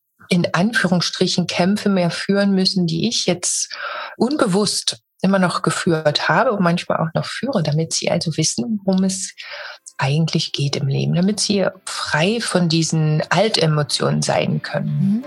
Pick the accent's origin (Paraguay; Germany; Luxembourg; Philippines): Germany; born there; Ich bin in Deutschland geboren